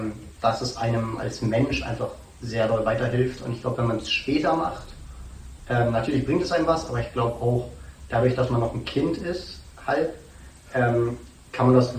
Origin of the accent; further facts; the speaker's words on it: Dresden, Saxony, Germany; ich komme aus Dresden.